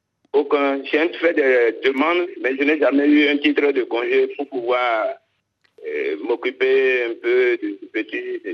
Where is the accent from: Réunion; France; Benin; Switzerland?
Benin; chez nous au Bénin, la loi prévoit 14 semaines pour la maternité et 3 jours pour la paternité